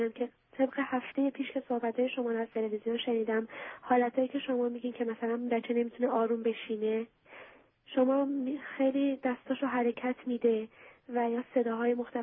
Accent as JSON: {"language": "Persian", "country": "Iran", "moved": "yes", "lives_now": "Israel", "said": "من از اسرائیل تماس می‌گیرم. ما 5 سال پیش از ایران اومدیم به اسرائیل."}